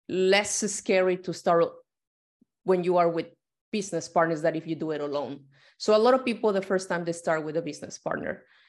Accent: Mexico; English is a second language; moved away as an adult; now in China; I am from Mexico and I've been in China since 2009.

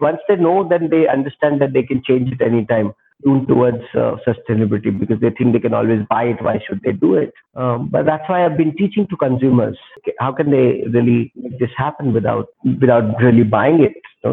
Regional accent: Rajasthan, India; English is a second language; You know, for me, I'm from Rajasthan. So being economic and being smart is part of the system here.

